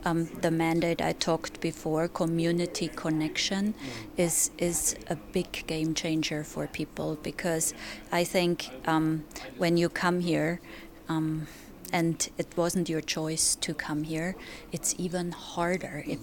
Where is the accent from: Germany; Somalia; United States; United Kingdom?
Germany; moved away as an adult; now in Canada; I came in 2007. I'm from Germany originally, and I'm a super privileged newcomer